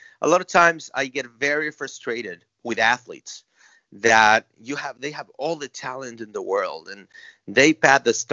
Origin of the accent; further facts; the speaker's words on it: Mexico; I speak Spanish well. I come from Mexico.